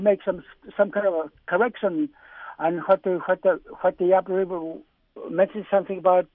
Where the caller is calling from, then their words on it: Eek, Alaska, United States; I'm calling from Eek, Alaska.